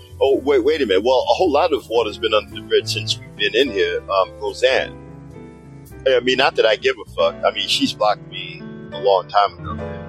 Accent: Newark, New Jersey, United States; also born or lived in Philadelphia; I'm from Newark. And, you know, even though, yeah, you know, I grew up a little bit in Philly, you know, I was shuttled between two households, right? So, but most of my coming of age, I suppose, years, my salad days, whatever the fuck you want to call it, you know, was in Newark.

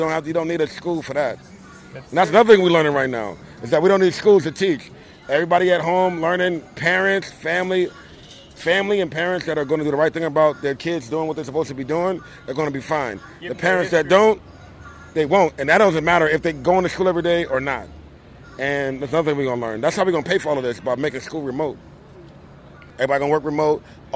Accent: New York, United States; Yeah, I'm from New York. So New York has a community police board.

